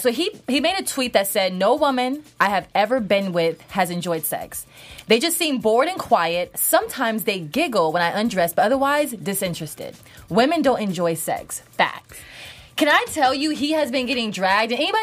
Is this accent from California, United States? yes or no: yes; California, United States; I'm from Northern California.